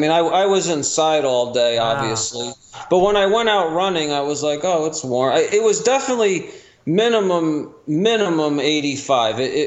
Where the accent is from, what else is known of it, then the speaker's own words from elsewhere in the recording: New York, United States; now in Los Angeles, United States; for those who don't know, I'm from the New York area, all that, so I know about cold and snow and all that stuff.